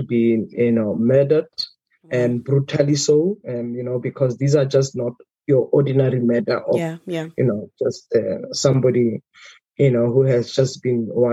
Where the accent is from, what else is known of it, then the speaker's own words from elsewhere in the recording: South Africa; I'm from South Africa. I'm based in Pretoria, I've been working in the sector for the last 17 years.